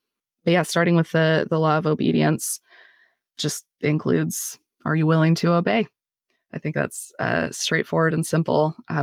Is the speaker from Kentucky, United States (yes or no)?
no; Colorado, United States; I'm from Colorado, so I prefer that to be the not lone and dreary world